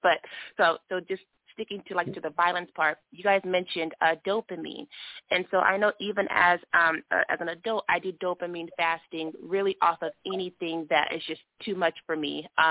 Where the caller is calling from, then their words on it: California, United States; Okay, hi, everybody. … I'm calling from California.